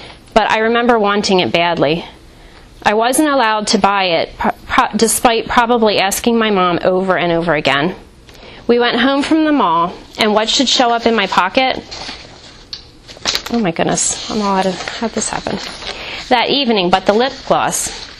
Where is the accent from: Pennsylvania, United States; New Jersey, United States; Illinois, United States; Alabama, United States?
Pennsylvania, United States; Blue Bell; I grew up in Bluebell, where we currently live